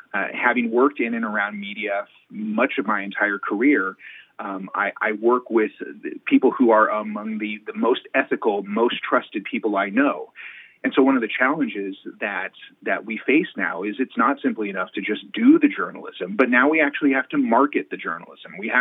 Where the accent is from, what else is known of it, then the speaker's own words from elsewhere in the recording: Long Beach, California, United States; moved away; I came from Long Beach, California before our family relocated to Oregon.